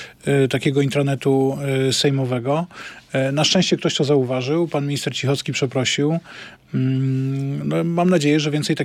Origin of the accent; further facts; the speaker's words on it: Tychy, Silesian Voivodeship, Poland; A ja jestem z Tychów.